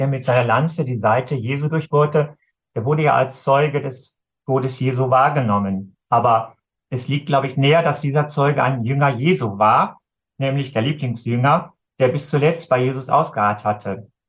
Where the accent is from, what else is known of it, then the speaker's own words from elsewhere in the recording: North Rhine-Westphalia, Germany; born there; Also ich komme ja gebürtig aus Münsterland.